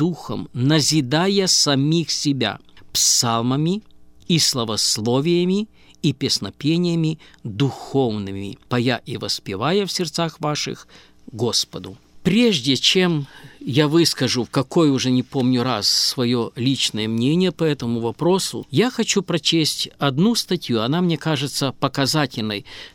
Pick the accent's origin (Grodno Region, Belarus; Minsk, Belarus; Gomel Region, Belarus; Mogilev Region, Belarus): Gomel Region, Belarus; Bulavki; also born or lived in Altai, Russia; Родом я с Алтая. На детские и отроческие годы прошли в белорусской деревне. Деревня называлась Булавки на Гомельщине.